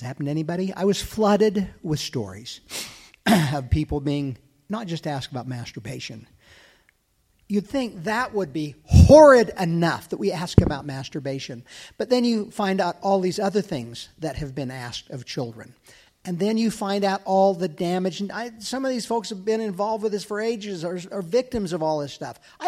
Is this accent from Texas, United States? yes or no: yes; Houston, Texas, United States; I'm from Houston, Texas.